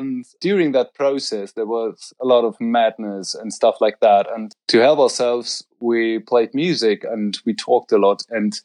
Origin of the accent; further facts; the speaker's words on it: Bochum, North Rhine-Westphalia, Germany; I come from Bochum. It's a city in Germany, and I'm an oil painter.